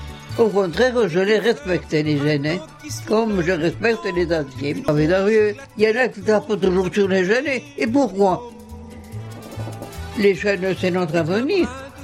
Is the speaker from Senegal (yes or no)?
no; Bédarieux, Occitanie, France; born there; Je suis née à côté de Bédarieux.